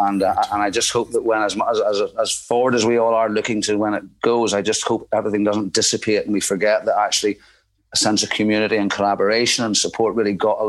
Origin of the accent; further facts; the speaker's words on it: Coleraine, Northern Ireland, United Kingdom; So I grew up in Coleraine. Derry was about 28 miles away.